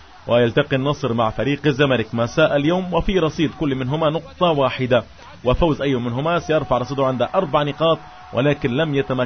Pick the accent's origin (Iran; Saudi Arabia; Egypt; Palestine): Palestine; Gaza, Gaza Strip; كان حتى بعض الفرق المحلية عندنا في غزة تفوز عليه